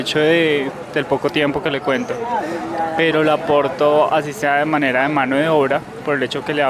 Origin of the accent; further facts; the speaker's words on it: Filandia, Quindío, Colombia; soy del municipio de Finlandia.